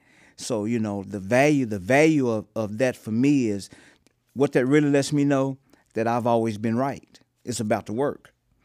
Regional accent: Portland, United States; I grew up in Portland. And when I grew up in Portland, it was 99.9% white.

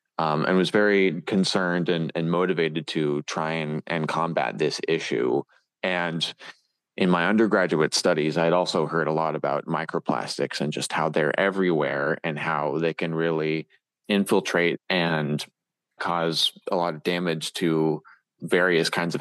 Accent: California, United States; Yeah, well, I grew up in the Monterey Bay area, and being right next to the Monterey Bay and being able to go to the aquarium is what inspired a love of the ocean from a young age.

